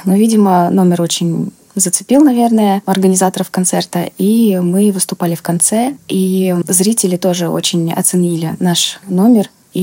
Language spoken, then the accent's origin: Russian; Ryazan, Ryazan Oblast, Russia; Я приехала из своего города, из Рязани